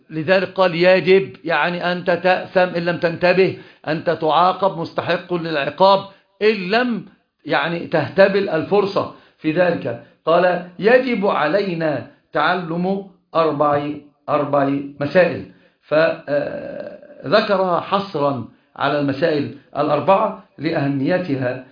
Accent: Egypt; عندنا في مصر عشان تعرفوا احنا المصريين هم لا نجهل شيئا

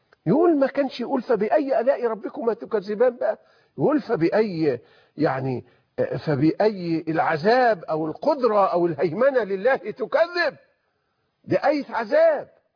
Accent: Egypt; وإحنا عندنا في مصر نقول يا بختي من بكاني وبكي علي

